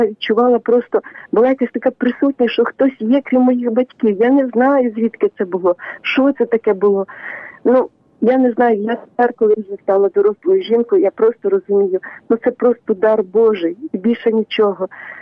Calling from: Khmelnytskyi, Khmelnytskyi Oblast, Ukraine; я з Хмельницького.

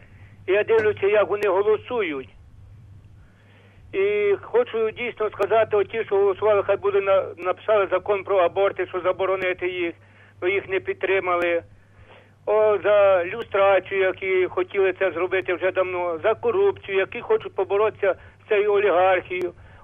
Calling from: Vinnytsia Oblast, Ukraine; Шароротщина, Вінниччина.

